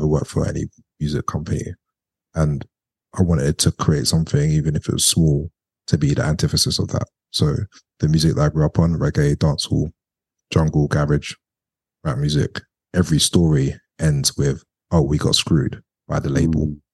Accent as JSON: {"language": "English", "town": "Leyton", "region": "London", "country": "United Kingdom", "tie": "born or raised there", "said": "I was born in Hackney. I grew up in Waltham Forest, Leighton. So in East London my whole life. I still live there now. Never lived anywhere else, even though I have got to travel."}